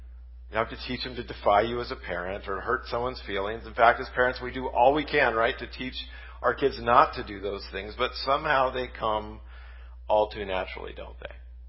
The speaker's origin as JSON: {"language": "English", "town": "Salem", "region": "Oregon", "country": "United States", "tie": "born or raised there", "said": "When I was a kid, I grew up in West Salem, went to Brush College Elementary"}